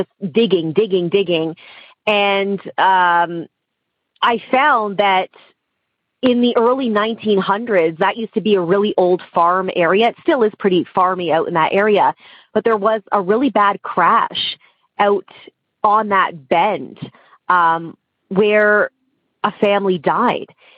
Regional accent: Ontario, Canada; I grew up outside of Toronto, just north of Toronto.

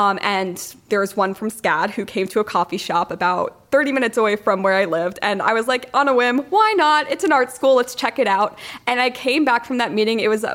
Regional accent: New Jersey, United States; born there; I was born in New Jersey. I moved around a whole lot in my childhood, but I'm right now in Clark, New Jersey

